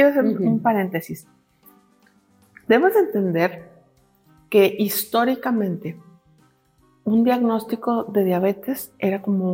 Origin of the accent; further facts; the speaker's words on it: Mexico; Y nosotros como mexicanos, la rayita depende de qué especificación